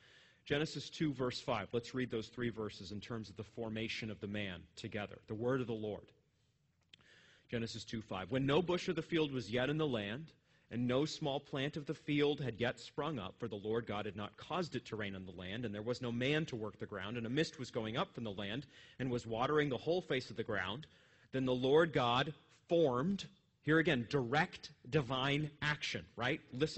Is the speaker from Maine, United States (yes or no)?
yes; Maine, United States; I grew up in Maine, so my dad sent me into the blueberry fields at age 11.